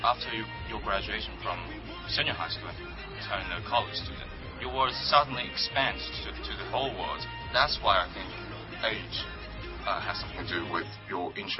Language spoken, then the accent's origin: English; United States; I remember telling a taxi driver in Cairo, Egypt, that I was from Hong Kong, because I was afraid to admit that I was an American.